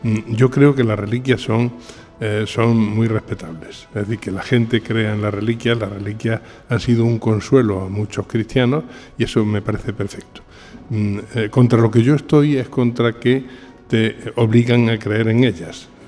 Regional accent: Jaén, Andalusia, Spain; Por ejemplo, yo soy de Jaén.

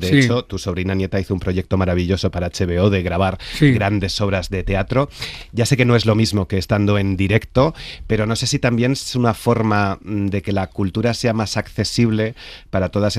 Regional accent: Spain; Como españoles, ¿olvidamos nuestro pasado o queremos olvidar nuestro pasado?

